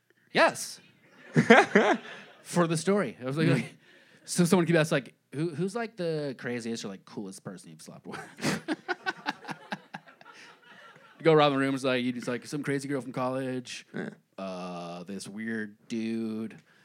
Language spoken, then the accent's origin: English; Boston, Massachusetts, United States; And I'm from Boston.